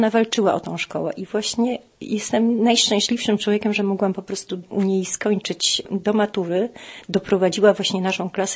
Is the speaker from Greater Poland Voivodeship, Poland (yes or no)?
yes; Poznań, Greater Poland Voivodeship, Poland; born there; Jestem urodzona w Poznaniu